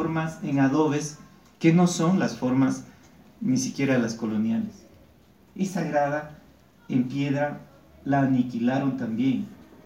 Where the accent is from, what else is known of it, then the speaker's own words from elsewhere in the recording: Quito, Pichincha, Ecuador; derechos como seres humanos, como quiteños, como ciudadanos